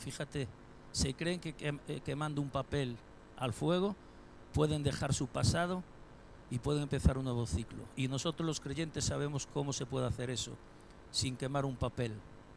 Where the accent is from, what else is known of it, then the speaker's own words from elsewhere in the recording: Galicia, Spain; Mire, aquí en Galicia, yo como buen gallego se lo voy a explicar